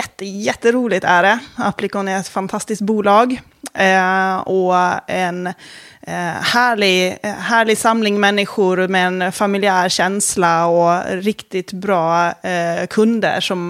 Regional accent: Åland, Finland; Jo, men jag kommer från Åland.

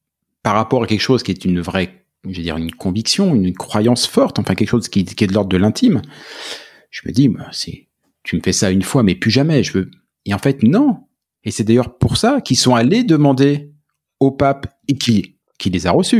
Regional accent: Nouvelle-Aquitaine, France; moved away as an adult; now in Quebec, Canada; Je viens du centre de la France, un petit village en Charente, qui n'est pas très loin d'Oradour-sur-Glane.

